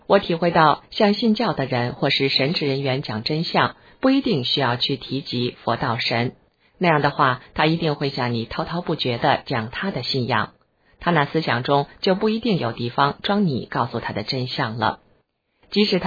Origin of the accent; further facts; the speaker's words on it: China; 我从中国来